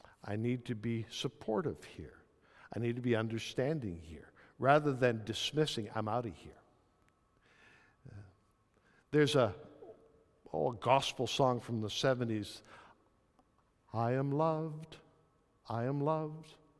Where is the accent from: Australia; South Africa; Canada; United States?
Canada; I'm Canadian, English, French background